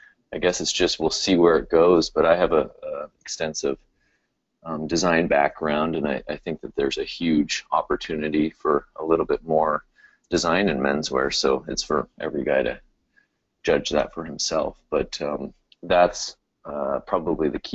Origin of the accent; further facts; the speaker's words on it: Vancouver, British Columbia, Canada; moved away as an adult; now in New York, United States; So my background is I grew up in Vancouver, Canada, and then I moved when I was 18 to New York